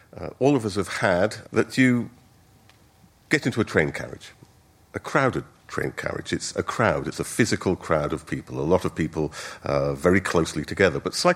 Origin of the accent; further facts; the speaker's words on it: United Kingdom; Sometimes, and remember, we're British, they even share their sandwiches.